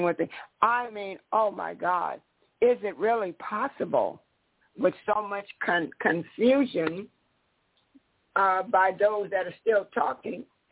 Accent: United States; born there; since I was born in America, I do know in America

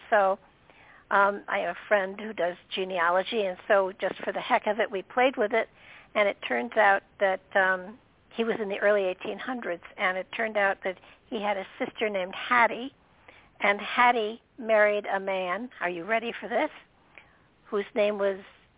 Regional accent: New York, United States; born there; now in Tennessee, United States; I've always lived in the Northeast. I mean, I'm a New Yorker by birth and stuff, and being on the coast and being near the ocean was always important to me, and so as a result, a year ago, I moved to Tennessee.

